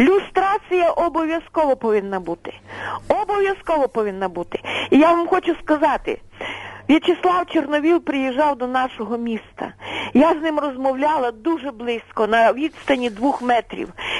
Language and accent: Ukrainian; Zakarpattia Oblast, Ukraine; Тому що ми, закарпатці, ми українці, хоч у нас змішане, ви знаєте, що таке Закарпаття.